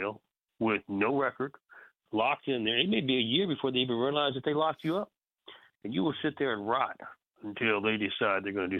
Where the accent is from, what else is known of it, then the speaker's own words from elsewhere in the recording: Mexico; I grew up in Mexico as a son of a mission. My parents were missionaries.